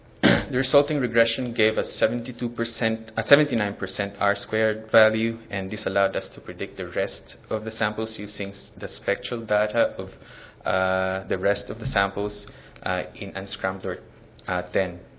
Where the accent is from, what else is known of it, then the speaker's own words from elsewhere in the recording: Philippines; English is a second language; Maraming salamat po is thank you in my native language in the Philippines